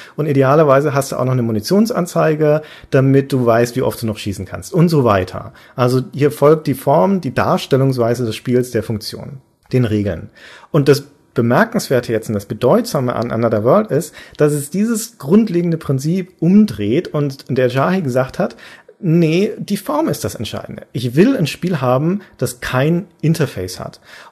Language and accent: German; Nuremberg, Bavaria, Germany; In Nürnberg zum Beispiel, meiner Heimatstadt